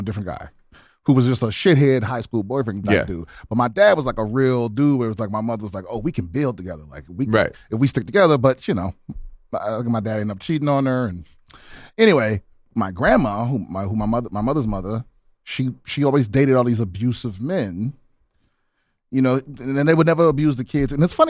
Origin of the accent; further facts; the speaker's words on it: Washington, District of Columbia, United States; born there; I was born in Washington, D.C. Mm-hmm. And when I was like seven, went into foster care.